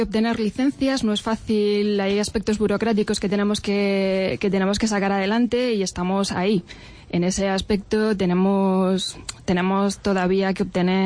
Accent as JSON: {"language": "Spanish", "town": "Madridejos", "region": "Castilla-La Mancha", "country": "Spain", "said": "De Toledo, bueno, de Madridejos."}